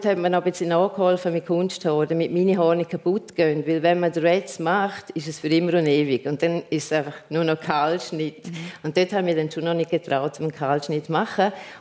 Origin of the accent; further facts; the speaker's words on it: Domat/Ems, Graubünden, Switzerland; Also das war so, ich bin in Domedems aufgewachsen.